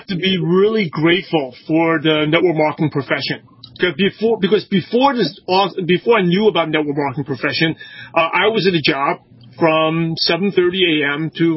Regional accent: Brooklyn, New York, United States; You know, I'm from Brooklyn, New York. I guess people who are from the Northeast are more skeptical

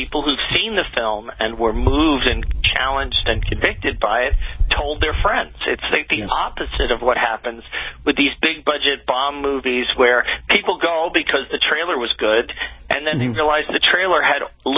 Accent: New York City, New York, United States; now in Texas, United States; Well, I remember growing up in New York City heat waves, and we didn't have air conditioning. So, in a way, it's better to be in Texas because they know to air condition everything.

